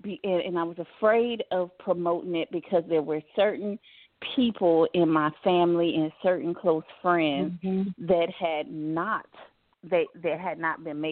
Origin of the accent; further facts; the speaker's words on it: Houston, Texas, United States; also born or lived in Washington, United States / Louisiana, United States / Florida, United States; I was born in Washington, D.C., but raised between Houston, Louisiana, and Florida.